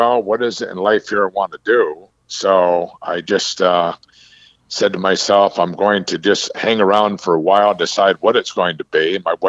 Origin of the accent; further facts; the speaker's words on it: Ballston Spa, New York, United States; In fact, the tower is in Ballston Spa, New York. I said, where? That's my hometown.